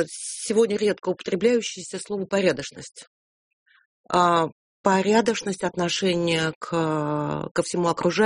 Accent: Moscow, Russia; как коренная москвичка

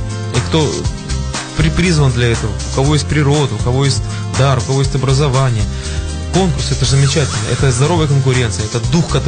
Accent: Belarus; я приехал из Белоруссии, и, понимаешь, я дальше, чем там сцена нашей белорусской эстрады, я никуда не выходил.

